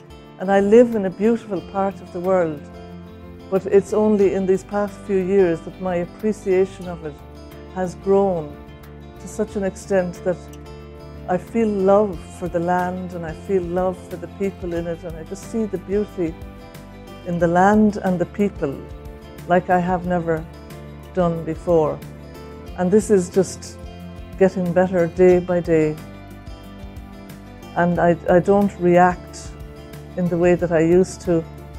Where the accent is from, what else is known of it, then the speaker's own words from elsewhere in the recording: Ireland; I'm from Ireland.